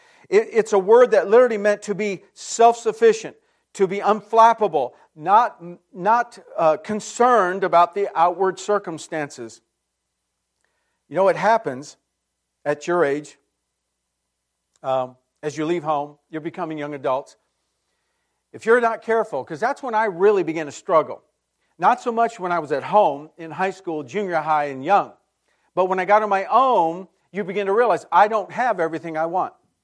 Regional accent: California, United States; And I grew up in California, pre-Silicon Valley.

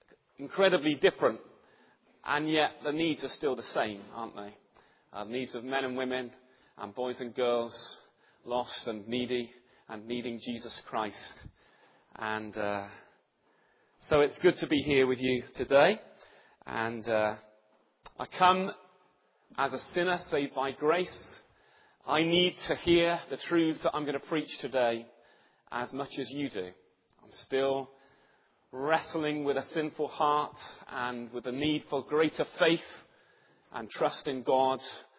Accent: East of England, United Kingdom; I come from Norfolk. Some of you may have been there. Probably most of you haven't. Some of you may not even know where Norfolk is. It's quite out in the sticks. But I've come from there this morning.

